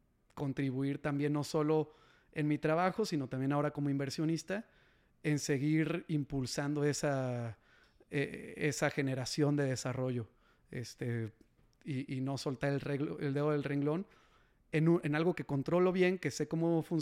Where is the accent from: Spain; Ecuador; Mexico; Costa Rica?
Mexico; Salamanca, Guanajuato; Soy de Salamanca, Guanajuato, ahí tienes tu casa.